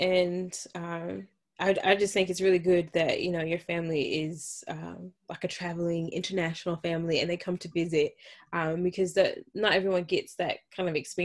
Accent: North Carolina, United States; I'm from North Carolina, so I would be a bit more partial to Carolina barbecue

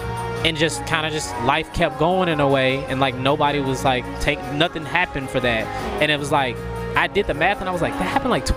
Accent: Memphis, Tennessee, United States; Yes, I grew up in Memphis. I grew up, like, outside, like Shelby County, so, like, kind of close to Germantown, but I grew up out the way.

